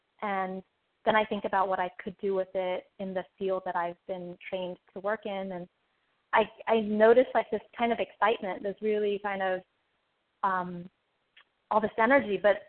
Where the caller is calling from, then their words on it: Los Angeles, California, United States; I'm calling from Los Angeles.